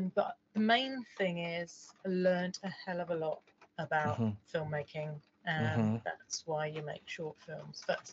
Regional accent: South East England, United Kingdom; When I was a kid, I grew up in the New Forest in the in the southern England

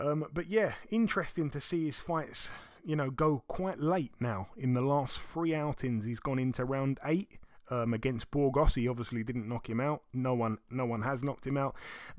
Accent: United Kingdom; even though I'm a Brit

